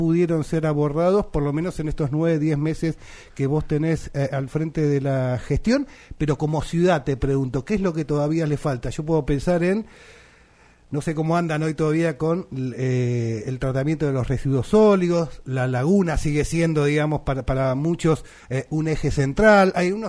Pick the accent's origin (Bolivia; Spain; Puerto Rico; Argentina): Argentina; Buenos Aires; now in Rada Tilly, Argentina; yo soy porteño y me vine de Capital Federal a Patagonia, entre otras cosas, para cambiar y mejorar mi calidad de vida